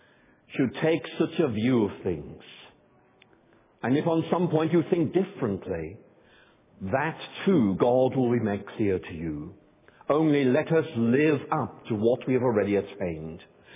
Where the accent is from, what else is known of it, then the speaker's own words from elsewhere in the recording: Belfast, Northern Ireland, United Kingdom; I was growing up in Belfast, the capital city of Northern Ireland. And back in the late 1960s when I was growing up